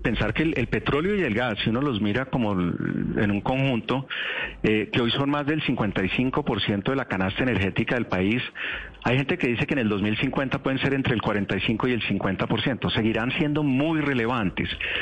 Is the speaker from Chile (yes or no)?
no; Colombia; Tenemos que hacer algo como colombianos, no solo Ecopetrol o la industria o el gobierno.